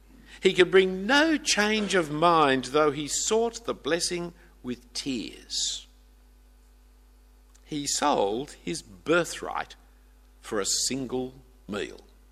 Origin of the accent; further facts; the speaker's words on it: Australia; As I say, as one as an Australian who is part of what you mean blessed by the British culture.